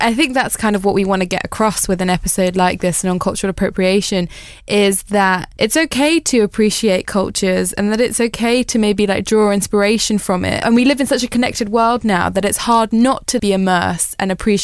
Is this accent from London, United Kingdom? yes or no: no; Brighton, South East England, United Kingdom; I'm from Brighton